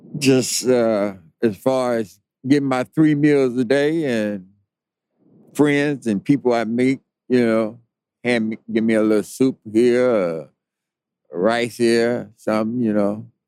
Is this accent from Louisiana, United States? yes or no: no; Texas, United States; I'm from Texas, and I was raised up on that.